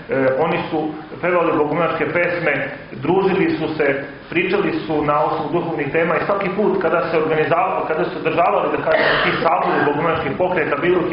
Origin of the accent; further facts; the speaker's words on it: Republika Srpska, Bosnia & Herzegovina; ja sam rodom sa Kozare